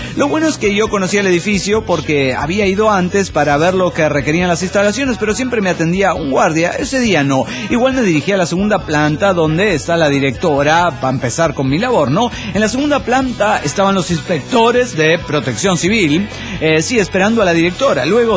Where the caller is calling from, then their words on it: Everett, Washington, United States; de Everett, Washington.